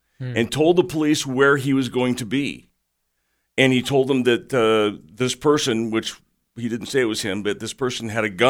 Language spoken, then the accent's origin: English; California, United States; also born or lived in Colorado; I'm from California